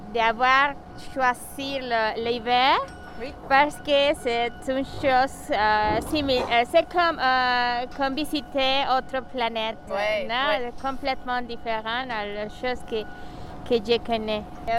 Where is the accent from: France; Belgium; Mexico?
Mexico; French is a second language; comme je viens du Mexique et tous les paysages sont nouveaux pour moi